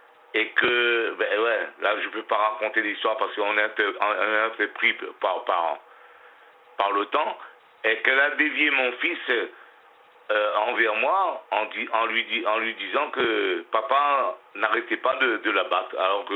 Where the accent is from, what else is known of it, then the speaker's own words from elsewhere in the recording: Réunion; accent: Réunionese; Et parce que je suis d'origine de l'île de La Réunion, hein, je suis réunionnais.